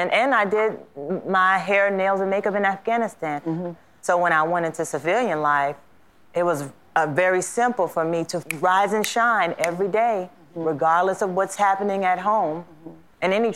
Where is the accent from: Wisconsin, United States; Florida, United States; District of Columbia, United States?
District of Columbia, United States; Washington; I grew up in Washington, D.C., mm-hmm. around some of the greatest leaders of our time